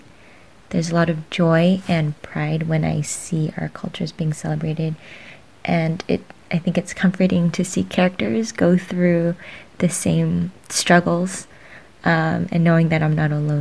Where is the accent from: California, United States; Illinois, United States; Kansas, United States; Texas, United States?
California, United States; San Jose; I am from San Jose, California, and I am Filipino-American.